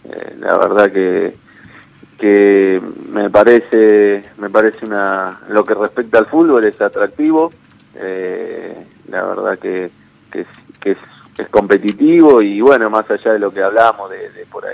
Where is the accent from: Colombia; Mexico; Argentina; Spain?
Argentina; Buenos Aires; Yo que vengo de Buenos Aires...